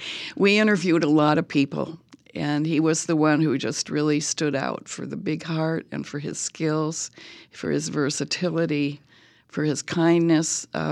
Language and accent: English; Ohio, United States; And then I grew up more in Ohio.